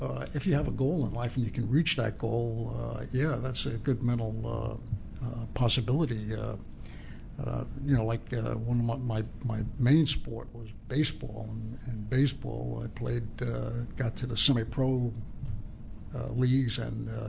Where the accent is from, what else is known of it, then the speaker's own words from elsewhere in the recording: West New York, New Jersey, United States; We grew up, my brother and I grew up there in Hudson County, and I was more of a sports guy.